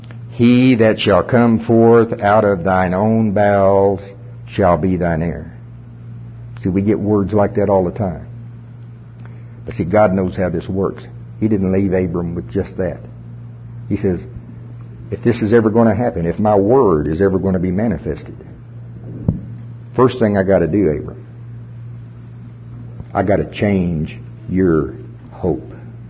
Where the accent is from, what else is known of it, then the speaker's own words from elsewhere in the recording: United States; Now, I'm from Pottawatomie County, and I'm no English major.